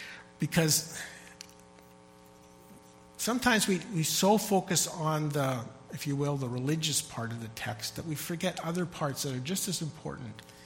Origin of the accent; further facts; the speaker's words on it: Chilliwack, British Columbia, Canada; I grew up in Chilliwack, which is down the valley here.